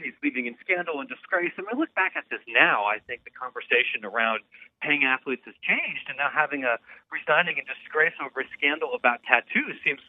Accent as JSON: {"language": "English", "region": "Ohio", "country": "United States", "tie": "born or raised there", "lives_now": "Chicago, United States", "said": "I grew up in Licking County, but I'm in Chicago."}